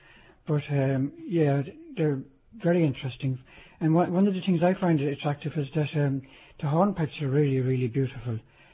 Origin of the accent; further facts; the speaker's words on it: Kanturk, County Cork, Ireland; And I'm from Kenturk, so I thought, bloody hell, I'll have a look at this.